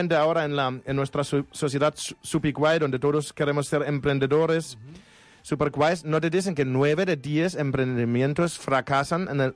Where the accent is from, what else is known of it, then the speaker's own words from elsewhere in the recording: Germany; Spanish is a second language; Y mira, soy alemán, ¿eh?